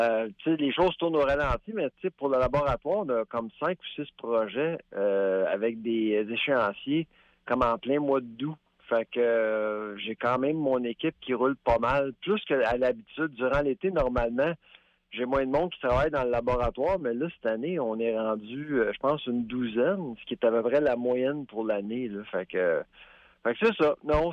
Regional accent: Quebec, Canada

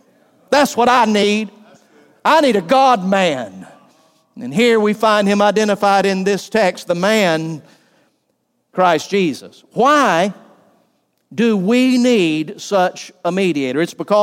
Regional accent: Valdosta, Georgia, United States; I knew a pastor friend of mine I grew up with over in Valdosta.

